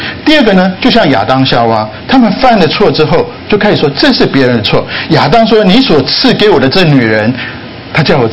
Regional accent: Taiwan; 在台湾，我从台湾来，我不好意思这么说，前一阵子台湾有流行一句话

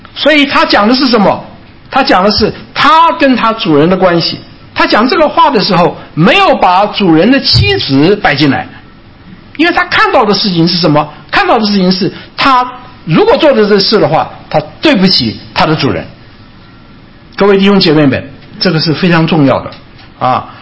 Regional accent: China; 你知道我们中国人讲啊，说是男想女啊隔层山，女想男是隔层纸啊，很薄啊。

